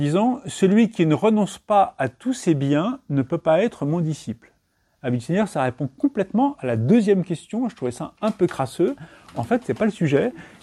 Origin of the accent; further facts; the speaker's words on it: Reims, Grand Est, France; also born or lived in Lille; moi je suis originaire de Reims, en Champagne, et j'avais fait des études à Lille